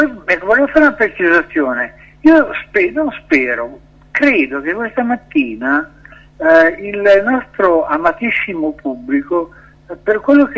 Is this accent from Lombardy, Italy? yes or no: yes; Milan, Lombardy, Italy; born there; sono nato a Milano.